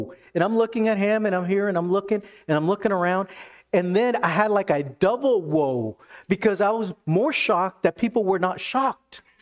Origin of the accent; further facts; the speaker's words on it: Texas, United States; I came from Texas, which was, it has changed, but it's conservative, different, just a different culture.